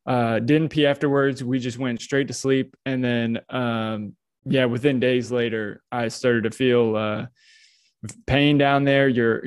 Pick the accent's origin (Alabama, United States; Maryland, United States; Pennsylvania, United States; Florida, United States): Florida, United States; Tampa; I'm actually born and raised from Tampa, Florida.